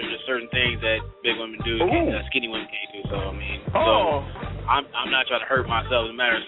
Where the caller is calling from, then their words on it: Houston, Texas, United States; I'm calling from Houston, Texas.